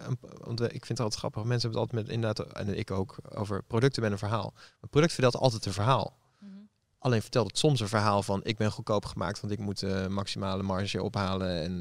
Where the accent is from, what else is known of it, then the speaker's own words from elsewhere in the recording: Groningen, Netherlands; En dus ik ben ook opgegroeid in Noordoost-Groningen, gewoon in de natuur.